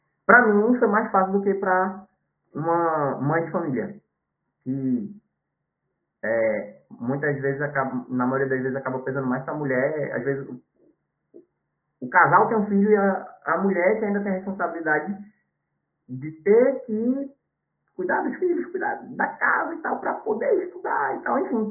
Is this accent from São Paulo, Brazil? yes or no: no; Recife, Pernambuco, Brazil; Amava minha terra, a gente que é aqui do Recife. A gente costuma ser bem bairrista, a gente costuma gostar muito da nossa região.